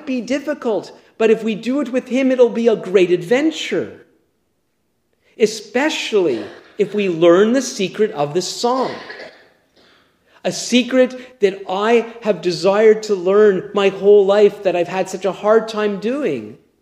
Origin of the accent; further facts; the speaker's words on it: Montreal, Quebec, Canada; We grew up in Montreal, and a part of Montreal, there was lots of high-rise apartment buildings